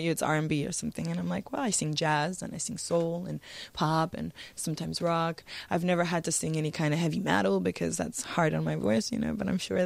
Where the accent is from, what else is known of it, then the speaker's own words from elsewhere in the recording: Australia; And growing up in Australia, that just adds to it.